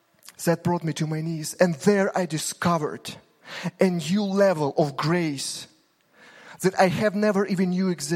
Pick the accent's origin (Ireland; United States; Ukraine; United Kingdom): Ukraine; Growing up in Ukraine, I had to be strong.